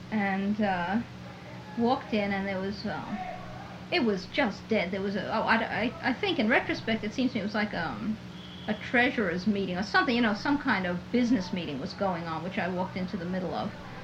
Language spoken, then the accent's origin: English; New York, United States; I was born and brought up in New York, but I must be the most, or have been, and I suppose remain the most naive person going.